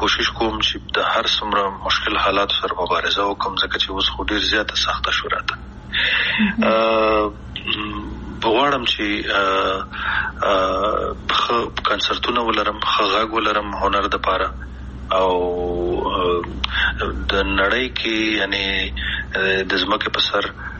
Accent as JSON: {"language": "Pashto", "country": "Afghanistan", "said": "مونږ کوم افغانان یو چې خپل خپې وهو کنه"}